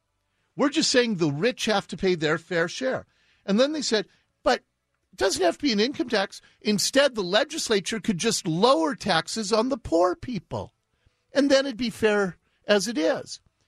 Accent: Seattle, Washington, United States; I'm one who was born and raised in Seattle, I had to get out. I got out like 30 years ago. I have lived in the suburbs more than I lived in Seattle. But I still consider Seattle my home.

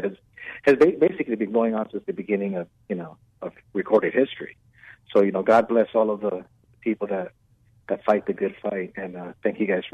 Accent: Mexico; all of my family were born in Mexico, and, you know, I'm from Mexico.

